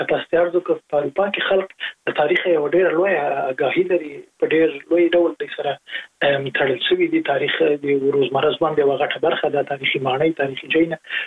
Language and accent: Pashto; Jalalabad, Nangarhar, Afghanistan; زه په جلال آباد کې لوی سوی